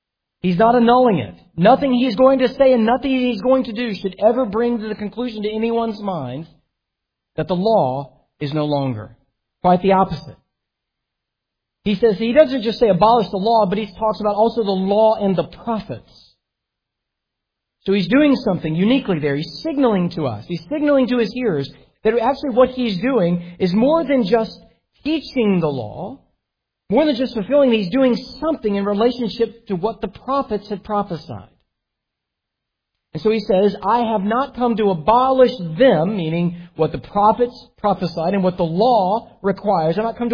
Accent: the South, United States; growing up in the South, we didn't have professional sports.

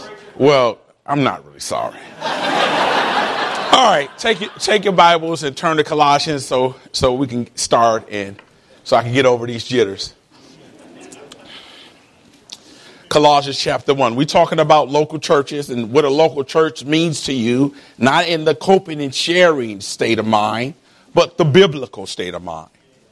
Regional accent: Detroit, Michigan, United States; Now, I'm born and raised in Detroit, and I was in one of these super dysfunctional families

